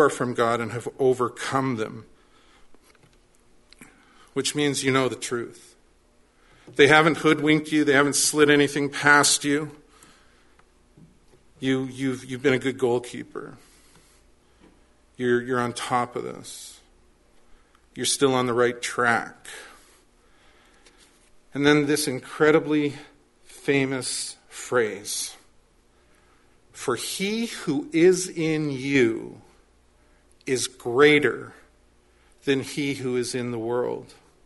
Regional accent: Quebec, Canada; accent: Quebecois; I speak with my Quebecois accent

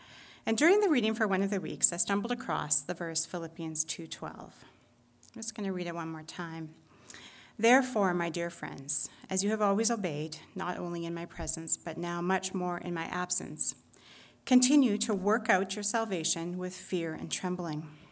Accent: Calgary, Alberta, Canada; now in Edmonton, Canada; I was born and raised in Calgary and in a Baptist Union church.

